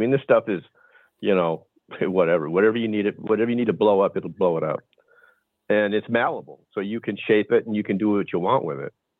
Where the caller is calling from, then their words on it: Arizona, United States; in Arizona.